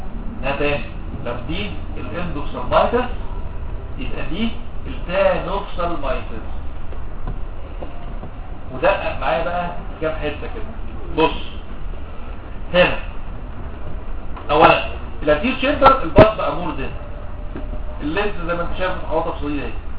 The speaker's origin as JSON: {"language": "Arabic", "country": "Egypt", "said": "حتى البترست ما عندنا في مصر دي عمليه غاليه جدا"}